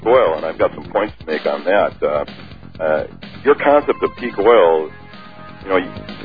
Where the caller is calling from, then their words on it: Idaho, United States; I call from Idaho.